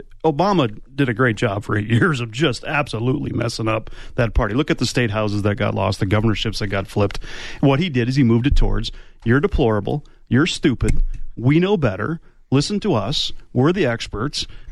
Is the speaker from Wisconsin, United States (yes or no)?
yes; Wisconsin, United States; The Wisconsin. I'm from Wisconsin.